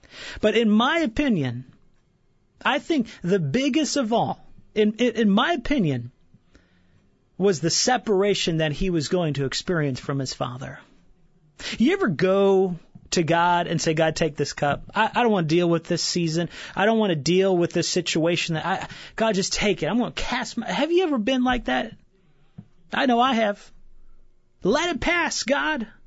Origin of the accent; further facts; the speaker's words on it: Chicago, Illinois, United States; And I grew up in Chicago. And growing up in Chicago, we had this garden.